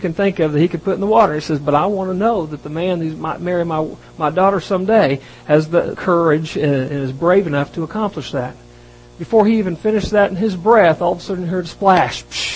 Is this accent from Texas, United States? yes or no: yes; Texas, United States; I'm from Texas. I understand Texas people.